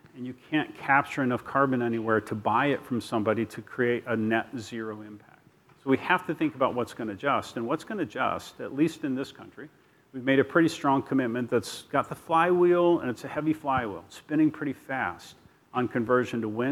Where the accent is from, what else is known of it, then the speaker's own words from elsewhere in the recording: Ohio, United States; Lake States, again, since I grew up in Ohio, I'm not allowed to, at this point in the year, recognize the existence of that state that begins with an M.